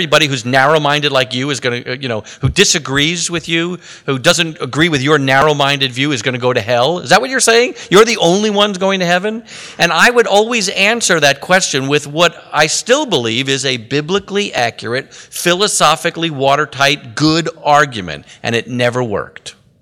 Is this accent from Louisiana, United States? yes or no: no; New York, United States; It's always at this point in the presentation when I remind people that I'm from New York and I'm Jewish.